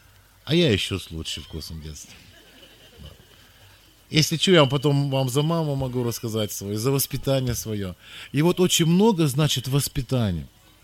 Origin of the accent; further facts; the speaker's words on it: Ural, Russia; Я говорю: я с Урала.